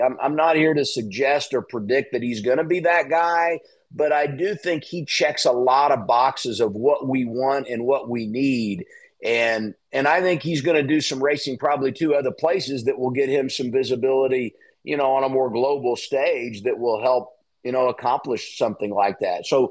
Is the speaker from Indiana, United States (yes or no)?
yes; Indiana, United States; Well, I got to tell you, Doug, I grew up in Indiana.